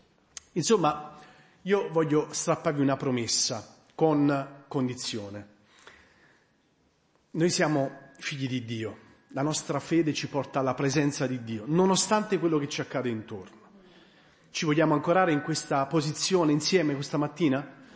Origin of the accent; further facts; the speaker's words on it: Pomigliano d'Arco, Campania, Italy; io vengo da Pomigliano d'Arco